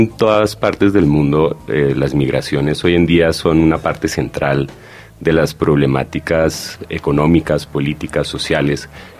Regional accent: Bogotá, Colombia; Soy hijo de una americana que lleva 40 años en Colombia y crecí en Bogotá con una familia colombiana dentro de la comunidad americana y alemana en la ciudad.

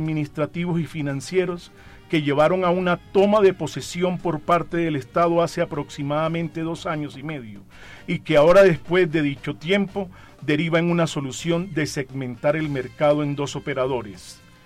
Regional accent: Barranquilla, Atlántico, Colombia; Soy de Barranquilla Atlántico.

